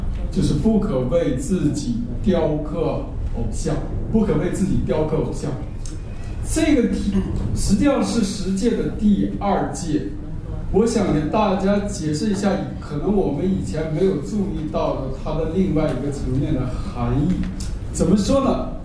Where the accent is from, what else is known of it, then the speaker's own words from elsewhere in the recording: Northeast China, China; accent: Northeastern Mandarin; 用我们东北话说